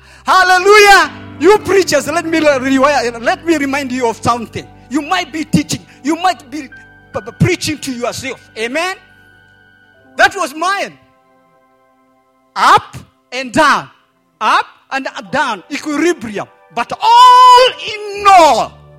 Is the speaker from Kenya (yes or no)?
yes; Kenya; English is a second language; moved away as an adult; now in United States; But I stayed, not in my home country, Kenya.